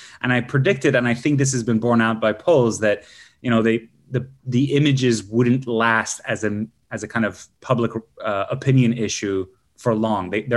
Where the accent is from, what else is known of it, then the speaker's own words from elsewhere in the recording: Iran; I come from Iran. Obviously, I deplore the conditions back home.